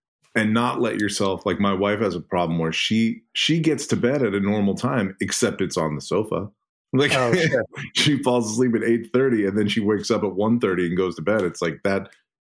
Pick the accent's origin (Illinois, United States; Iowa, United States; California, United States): California, United States; I'm from the Bay Area. I'm currently living in Wisconsin.